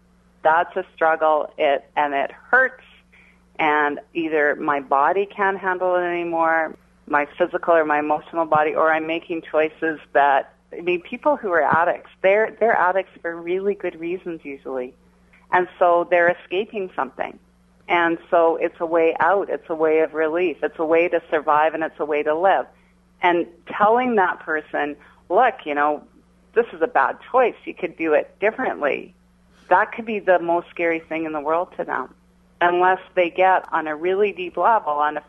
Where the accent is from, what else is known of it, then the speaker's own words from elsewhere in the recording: Jasper, Alberta, Canada; I grew up in Jasper, Alberta, up in the Rocky Mountains, and I've traveled and lived different places